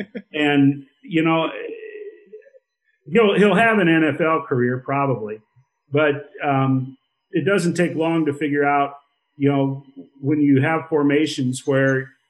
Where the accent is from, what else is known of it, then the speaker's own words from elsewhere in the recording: Iowa, United States; moved away as an adult; I went to Montana. I grew up in Iowa. I went to Montana. I wanted to get away.